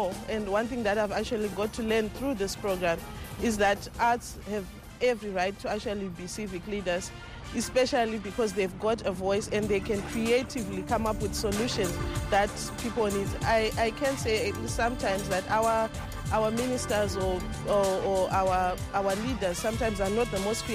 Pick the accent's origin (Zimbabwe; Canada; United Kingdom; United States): Zimbabwe; I'm from Zimbabwe.